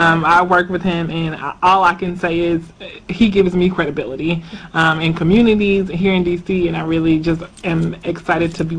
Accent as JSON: {"language": "English", "town": "Jackson", "region": "Mississippi", "country": "United States", "said": "my background, I'm from Jackson, Mississippi, went to school in Atlanta"}